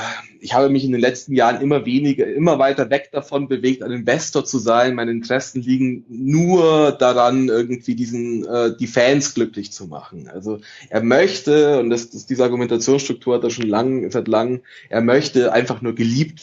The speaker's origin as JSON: {"language": "German", "country": "Italy", "said": "ich bin Italiener"}